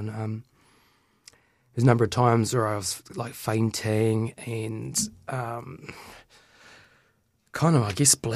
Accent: Oamaru, Otago, New Zealand; in Oamaru, that's my hometown.

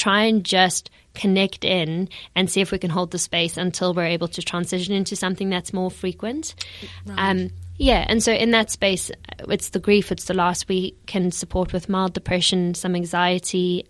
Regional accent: South Africa; So for those who haven't picked up on the accent just yet, I'm originally from South Africa.

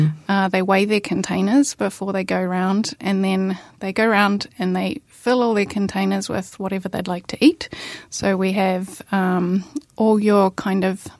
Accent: Warkworth, Auckland, New Zealand; moved away as an adult; now in Dunedin, New Zealand; So I am originally from the North Island, north of the north. Grew up in Warkworth area, which is now part of Greater Auckland. Moved to Dunedin during COVID times.

